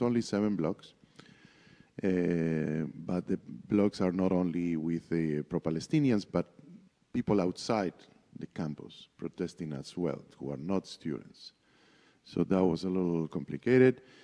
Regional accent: Buenos Aires, Argentina; experienced as, you know, growing up in Buenos Aires

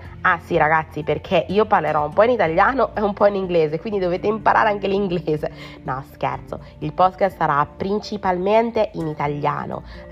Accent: Lombardy, Italy; io vengo dalla Bassa Mantovana. Nella Bassa Mantovana le parolacce purtroppo sono all'ordine del giorno.

